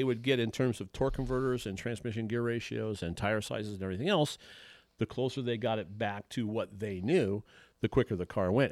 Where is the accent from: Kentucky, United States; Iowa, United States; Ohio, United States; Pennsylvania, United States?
Iowa, United States; because I'm originally from Iowa.